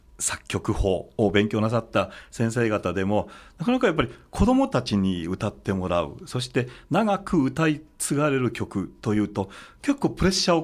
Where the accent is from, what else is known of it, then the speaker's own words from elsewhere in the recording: Tamba-Sasayama, Hyogo, Japan; まあ私はあの丹波篠山市出身 なので